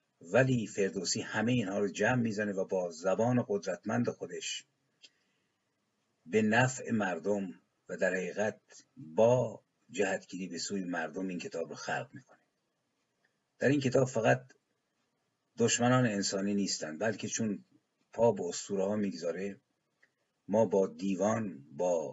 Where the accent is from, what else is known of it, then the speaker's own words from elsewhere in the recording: Iran; من به عنوان یک ایرانی